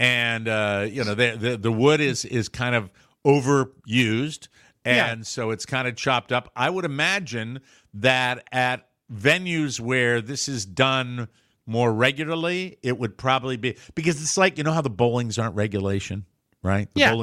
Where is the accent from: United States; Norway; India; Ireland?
Ireland; you will, even though he's Scottish and I'm Irish, you will never take our freedom.